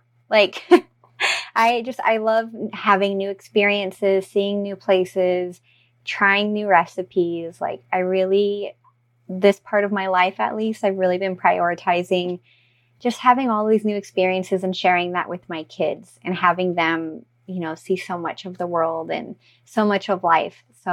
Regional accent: Seattle, Washington, United States; growing up in the Seattle area, I kind of romanticized what it meant to be as a photographer.

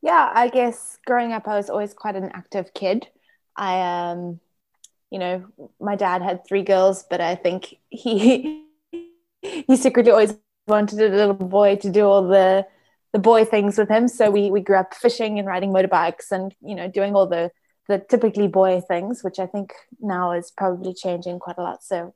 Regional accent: Durban, KwaZulu-Natal, South Africa; also born or lived in Cape Town; And then in varsity, we moved to Cape Town. So I'm from Durban. I grew up in Durban.

